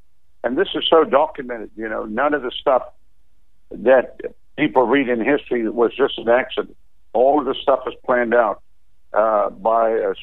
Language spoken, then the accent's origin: English; South Africa; I come from South Africa.